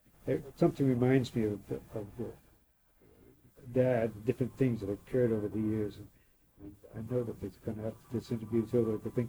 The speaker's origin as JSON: {"language": "English", "town": "Hilo", "region": "Hawaii", "country": "United States", "said": "I came down one year from Hilo as a youngster."}